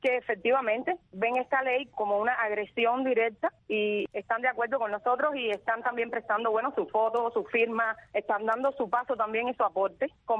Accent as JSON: {"language": "Spanish", "country": "Cuba", "said": "nosotros somos ciudadanos cubanos"}